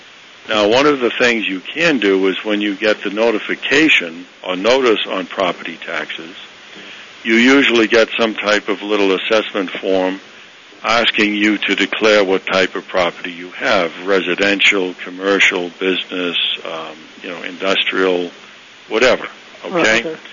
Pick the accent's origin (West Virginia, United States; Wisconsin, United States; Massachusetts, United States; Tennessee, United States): Massachusetts, United States; Boston; we're from the Boston area originally. Secondly, we intend to move to Maine.